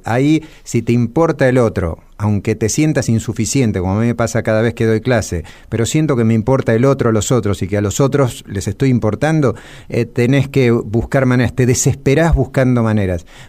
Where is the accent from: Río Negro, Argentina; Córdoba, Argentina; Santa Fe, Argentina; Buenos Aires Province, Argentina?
Buenos Aires Province, Argentina; Ciudadela; soy un muchacho de Ciudadela, soy hincha de Racing. Soy judío